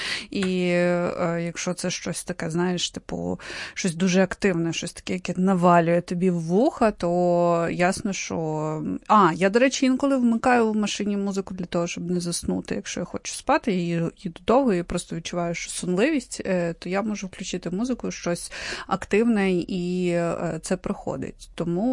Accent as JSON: {"language": "Ukrainian", "region": "Kyiv", "country": "Ukraine", "tie": "born or raised there", "said": "Сталося так, що я киянка, яка народилася, виросла в цьому місті"}